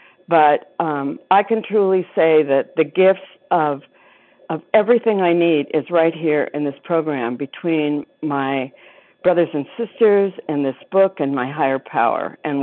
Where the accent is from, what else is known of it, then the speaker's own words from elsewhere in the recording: Anthem, Arizona, United States; I am from Anthem, Arizona, which is only a little over an hour away from Sedona.